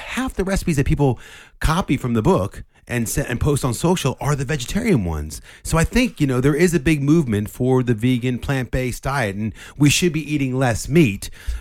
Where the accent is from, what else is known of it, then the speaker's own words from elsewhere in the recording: Maryland, United States; I'm from Maryland.